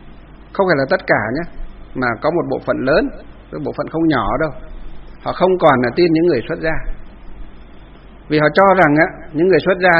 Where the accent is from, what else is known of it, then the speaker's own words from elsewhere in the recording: Kim Bôi, Hòa Bình, Vietnam; Ngày xưa thì quê hương tôi là Kim Bôi, Hòa Bình, nhưng từ năm 2008 thì thành phố Hà Nội lấy mấy xã của Lương Sơn về Hà Nội, cho nên họ lại cắt cái xã của chúng tôi